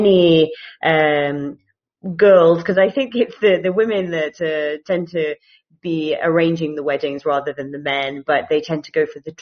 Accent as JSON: {"language": "English", "region": "England", "country": "United Kingdom", "said": "and I'm from England."}